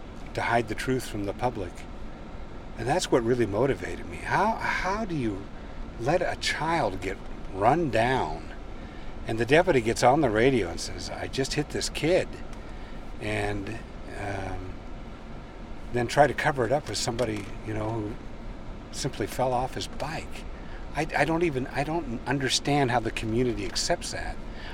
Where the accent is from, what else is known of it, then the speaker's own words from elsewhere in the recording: Libby, Montana, United States; I have a terminal case of asbestosis from growing up in Libby, Montana.